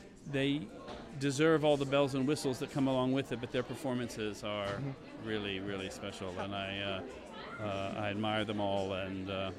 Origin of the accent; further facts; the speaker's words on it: United States; I'm an American and I work in New York, but I love working here